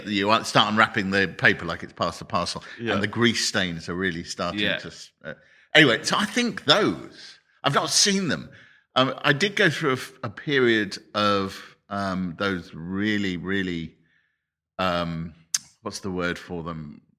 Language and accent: English; Harrow, London, United Kingdom; Near where I grew up in Harrow in Northwest London